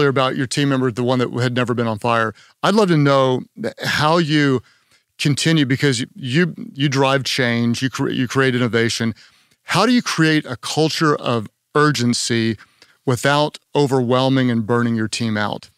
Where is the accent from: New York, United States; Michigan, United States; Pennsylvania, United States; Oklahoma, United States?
Oklahoma, United States; Well, I'm from Oklahoma and Tiger King is from Oklahoma.